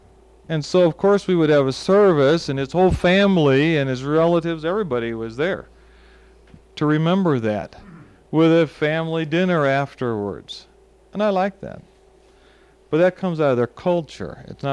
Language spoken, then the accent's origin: English; United States; because I come from the United States